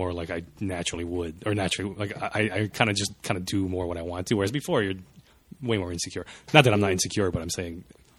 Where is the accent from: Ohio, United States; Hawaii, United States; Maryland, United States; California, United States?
Hawaii, United States; moved away as an adult; When I went to college, you know, when I came from Hawaii, like, I didn't know anyone. That's a huge move